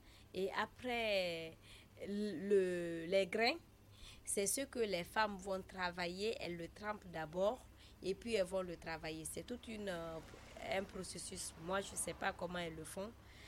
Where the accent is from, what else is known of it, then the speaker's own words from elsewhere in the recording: Guinea; moved away; Je suis de la Guinée-Conakry. Je suis là depuis 2012, ça fait 10 ans. Je suis née en Guinée, j'ai grandi là-bas.